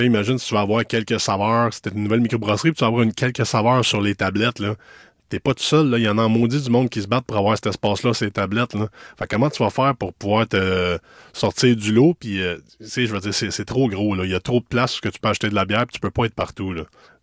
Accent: Cowansville, Quebec, Canada; j'ai un microbrasseur de ma ville natale à Cowansville

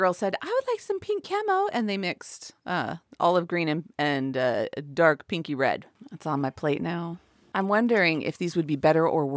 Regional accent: Pacific Northwest, United States; So I'm from the Northwest and Southerners have a really different palate than I do.

